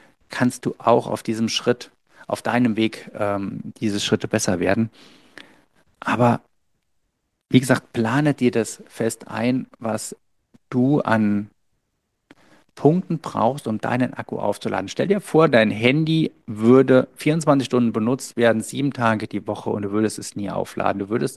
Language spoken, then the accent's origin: German; Saarland, Germany; im Saarland, wo ich groß geworden bin